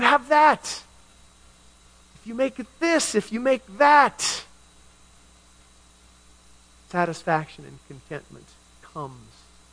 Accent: Milwaukie, Oregon, United States; Portland metropolitan area, southeast side of the city, in a little sleepy suburb called Milwaukee. That's my hometown!

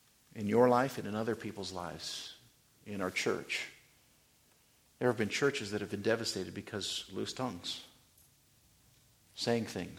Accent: Wyoming, United States; Growing up in Wyoming, we had rattlesnakes around.

